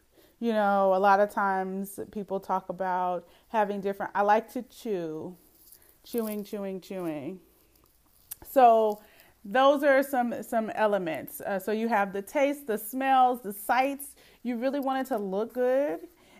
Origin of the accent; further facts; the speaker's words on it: Oakland, California, United States; Okay, so I'm from Oakland, as you guys already know, and I was born in the 70s, so that means like I'm all about the old school hip hop.